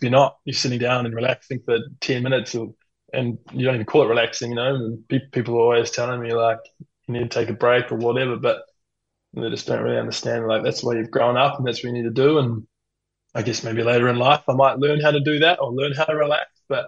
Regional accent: Waikato, New Zealand; So I grew up in the North Waikato area, which is about an hour and a half south of Auckland. My brother and I grew up on a farm, actually. a thoroughbred farm with our awesome family

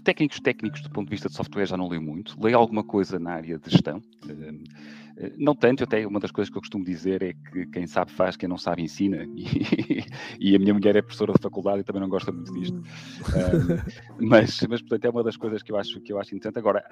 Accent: Portugal; olha, eu sou português

